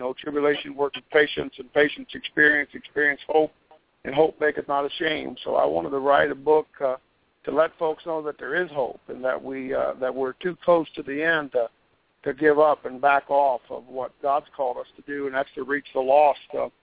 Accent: Grants Lick, Kentucky, United States; I was born and raised about 40 miles south of Cincinnati in a little town called Grand Slick, Kentucky, and I live about 10 minutes from downtown Cincinnati now in northern Kentucky.

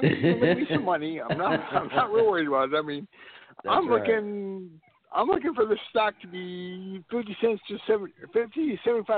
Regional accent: Delray Beach, Florida, United States

